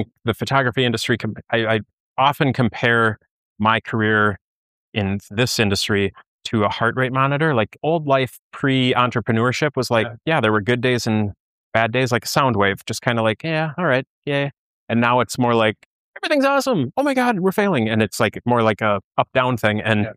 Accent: New Richmond, Wisconsin, United States; I'm from New Richmond, Wisconsin.

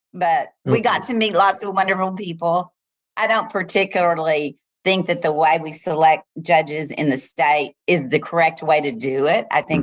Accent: Baytown, Texas, United States; we were in my hometown of Baytown.

